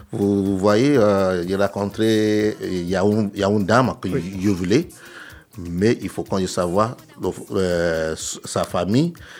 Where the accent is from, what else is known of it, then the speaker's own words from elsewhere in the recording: Nigeria; En fait, chez nous au Nigeria, nous avons quatre différents mariages.